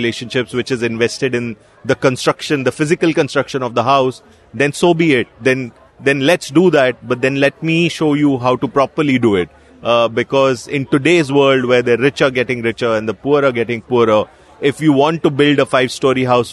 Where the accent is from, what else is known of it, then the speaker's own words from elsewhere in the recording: India; some of the things that I had felt as an adolescent, as a young man growing up in India.